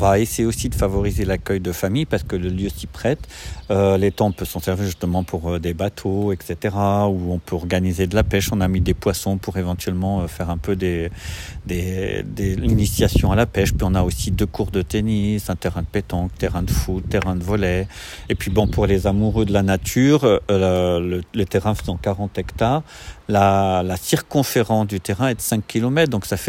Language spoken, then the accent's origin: French; Grenoble, Auvergne-Rhône-Alpes, France; Alors d'origine, je suis de Grenoble. Donc c'est pas très loin, hein. C'est la région Rhône-Alpes, c'est pas loin d'ici.